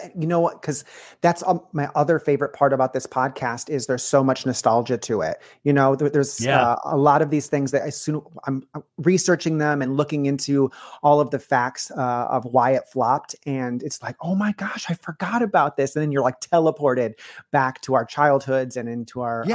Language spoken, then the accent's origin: English; New York, United States; I grew up in a very small town in upstate New York, just outside Rochester.